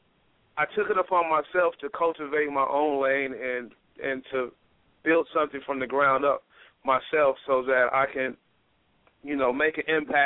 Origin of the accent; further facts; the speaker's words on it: Los Angeles, California, United States; I grew up in Watts, and like it's about moving back.